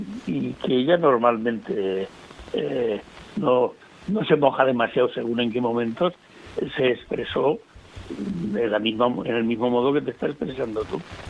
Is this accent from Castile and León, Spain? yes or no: yes; Burgos, Castile and León, Spain; Yo que nací en Burgos, cuando la adolescencia la pasé allá